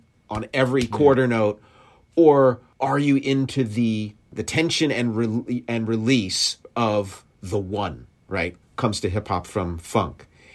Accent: Chicago, Illinois, United States; these cats here in Conant Gardens are not so different than the people I grew up with in Avalon Park on the south side of Chicago, right?

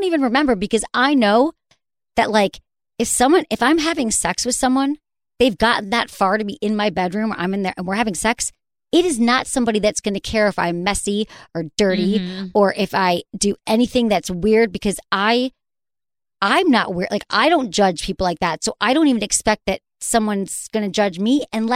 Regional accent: Michigan, United States; I was in Michigan. I'm from Michigan, driving to Chicago

